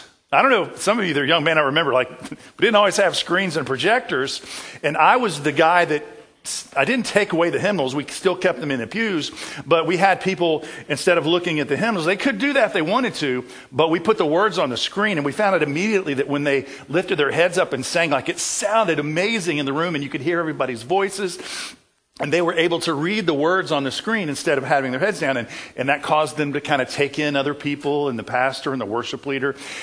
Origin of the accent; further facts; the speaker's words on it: Savannah, Georgia, United States; I was the worship leader at a vibrant church in my hometown of Savannah, Georgia